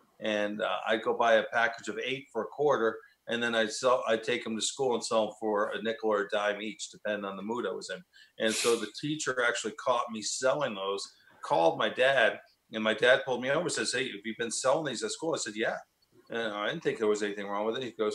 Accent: New York, United States; I'm from New York, so that goes in the blood.

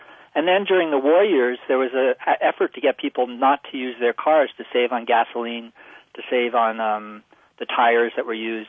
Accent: Manhattan, New York, United States; I grew up in New York, in Manhattan, and learned to ride when I was a kid.

